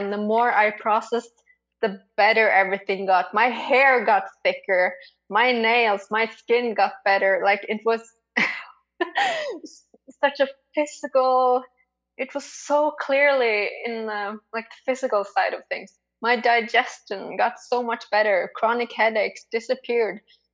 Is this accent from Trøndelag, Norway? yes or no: yes; Trondheim, Trøndelag, Norway; English is a second language; Yeah, I'm from Trondheim in Norway. That's the middle of the country. And it's by the ocean. There's a fjord here.